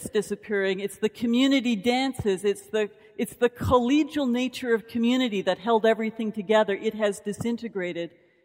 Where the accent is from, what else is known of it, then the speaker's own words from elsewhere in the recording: Etobicoke, Ontario, Canada; because now you know I'm from Etobicoke, you can identify them.